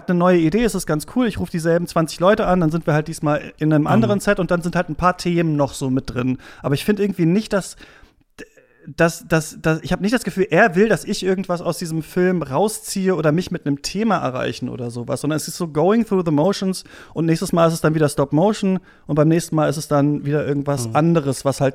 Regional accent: Hamelin, Lower Saxony, Germany; in meiner Heimatstadt Hameln gibt es so ein Glockenspiel

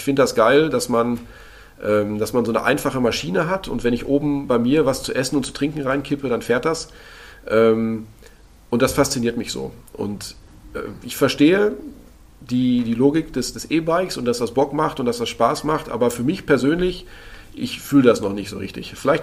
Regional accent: Lünen, North Rhine-Westphalia, Germany; born there; now in Bamberg, Germany; Jetzt wohne ich ja in Bamberg, aber als ich dann, meine Geburtsstadt ist Lünen

